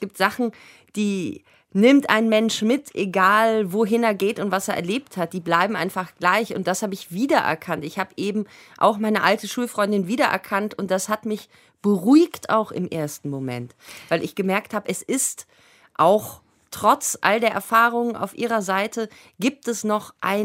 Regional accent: Bonn, North Rhine-Westphalia, Germany; Wir sind zusammen aufgewachsen in Bonn.

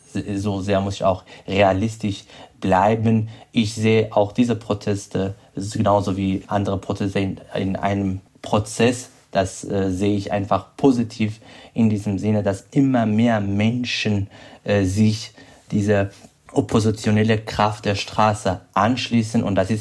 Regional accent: Iran; now in Germany; diesen Wunsch teile ich auch mit Millionen weiterer Iraner, die weltweit ihre Heimat nicht sehen dürfen

